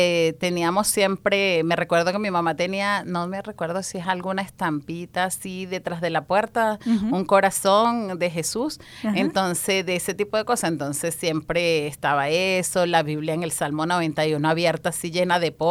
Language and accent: Spanish; Maracay, Aragua, Venezuela; yo soy de Venezuela, de la ciudad de Maracay, estado Aragua, de la ciudad Jardín de Venezuela, una ciudad bien, bien hermosa. Soy de una familia no tan grande. Somos 5 hermanos.